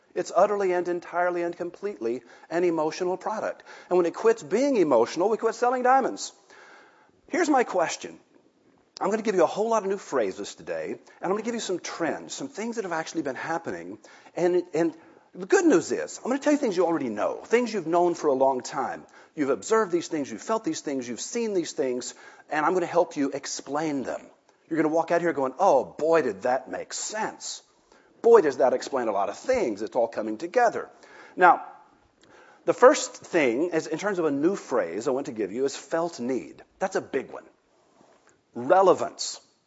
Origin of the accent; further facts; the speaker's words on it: Texas, United States; I can say those kind of things. I'm from Texas. We have no class.